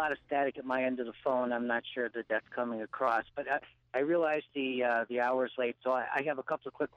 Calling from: Pittsfield, Massachusetts, United States; Pittsfield.

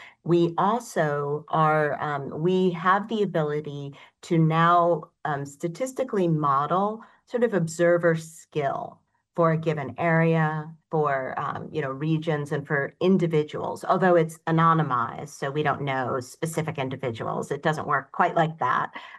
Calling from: Ithaca, New York, United States; Fortunately, I'm calling in from Ithaca, New York today

